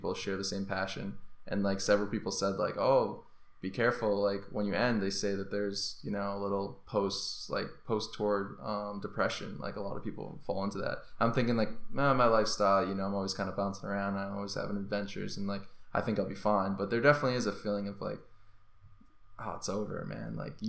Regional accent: Marshfield, Massachusetts, United States; Yeah, my hometown is called Marshfield. It's south of Boston, right on the water.

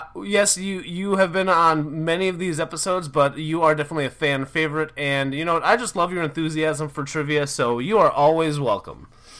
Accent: Minnesota, United States; I'm originally from Minnesota, and so it gets even colder up there.

